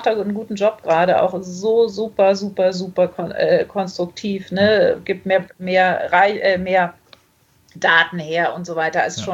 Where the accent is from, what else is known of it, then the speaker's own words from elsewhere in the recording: Baltic coast, Germany; Ich bin an der Ostsee groß geworden